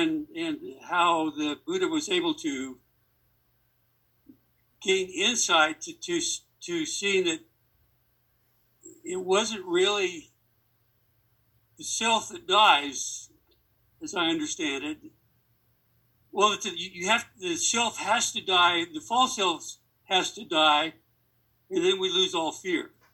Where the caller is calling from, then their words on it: Grand Junction, Colorado, United States; Grand Junction, Colorado.